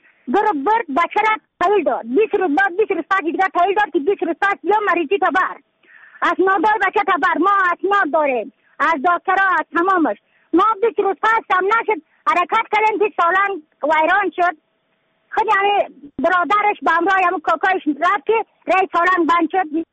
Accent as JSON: {"language": "Persian", "region": "Badakhshan", "country": "Afghanistan", "said": "از بدخشان هستم، مرکز بدخشان ولسوالی اتکل پایان."}